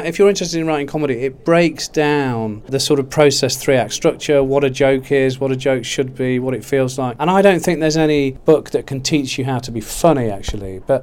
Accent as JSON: {"language": "English", "town": "Derby", "region": "East Midlands", "country": "United Kingdom", "said": "I'm from the north of England, I'm from Derby, sort of north, you know, working class, blue collar family"}